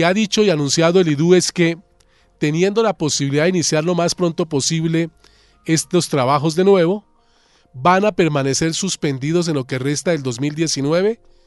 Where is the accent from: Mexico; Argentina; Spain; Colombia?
Colombia; Bogotá; que en suma casi que somos todos los bogotanos